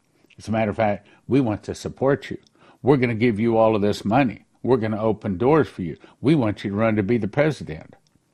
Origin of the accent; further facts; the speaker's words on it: Odessa, Texas, United States; I grew up in Odessa, Texas